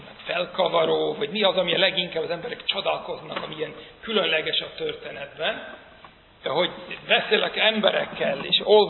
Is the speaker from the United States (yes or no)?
yes; New York City, New York, United States; én olyan környéken nőttem fel, mondjuk hányan voltak ott Brooklynban, Williamsburg negyedben